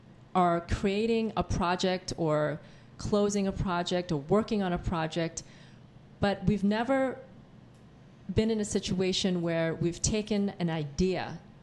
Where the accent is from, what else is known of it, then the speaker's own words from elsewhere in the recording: Queens, New York, United States; And I grew up in Queens where there were no large businesses. It was all family-run.